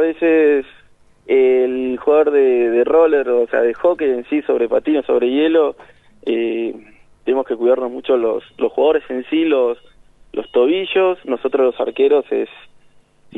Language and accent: Spanish; Buenos Aires, Argentina; Yo soy de Capital Federal.